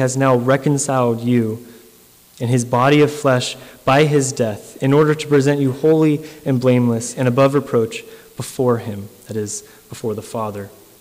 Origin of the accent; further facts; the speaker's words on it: California, United States; I'm from California, where the police officers have the decency to hide from you and make it a bit of a game.